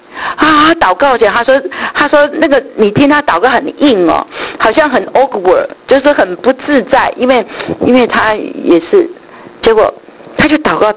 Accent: China; 有点我们中国人讲的势如破竹

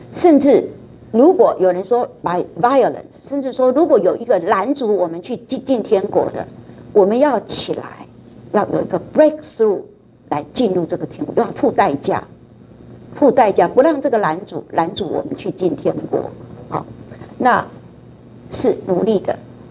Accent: China; 我们中国人从中国字听说，神又说我们要努力呀

